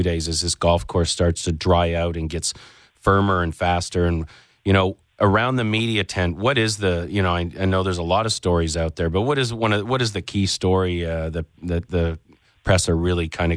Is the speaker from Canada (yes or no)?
yes; Canada; as a Canadian, we're, if you want to call it, shocked or surprised